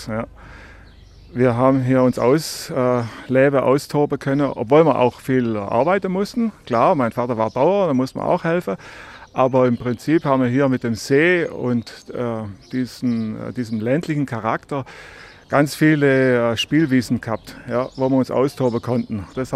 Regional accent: Langenargen, Baden-Württemberg, Germany; Also ich bin hier in Langenargen geboren und habe praktisch immer versucht, hier in Langenargen auch zu bleiben.

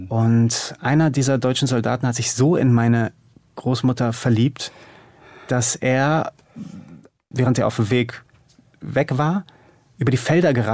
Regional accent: Târgu Mureș, Mureș County, Romania; in meiner Heimatstadt, in Târgu Mureș, in Neumarkt, ist jetzt keine große deutsche Minderheit. Das ist relativ klein.

